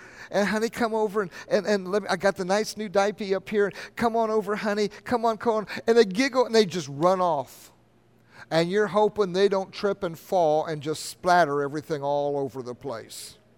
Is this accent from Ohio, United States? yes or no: yes; Ohio, United States; I think it's Potato Ridge Road where we grew up in Ohio.